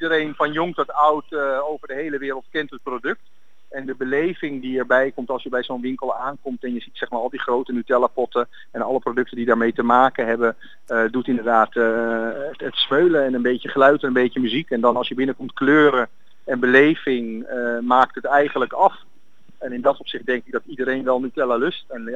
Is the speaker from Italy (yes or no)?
yes; Italy; Als Italiaans zijn groei je op met het lekkere hazelnootpasta wereld Nutella natuurlijk.